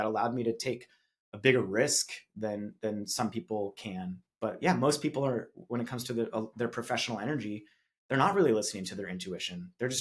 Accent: Arizona, United States; the internet service provider that I had growing up in Arizona

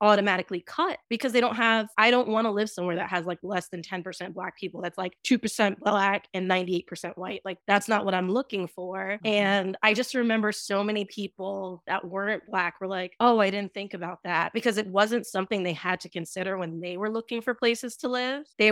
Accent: Long Island, New York, United States; But, you know, growing up in Long Island, I mostly worked with white people my entire life.

